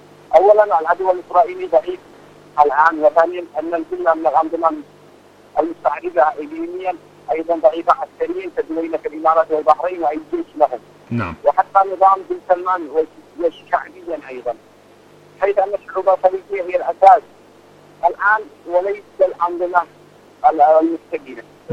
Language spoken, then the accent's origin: Arabic; Yemen; بالنسبة لنا كيمنيين فقد كانت فرصة لنسف وتخريب وعمال وطموحات إسرائيل في المنطقة.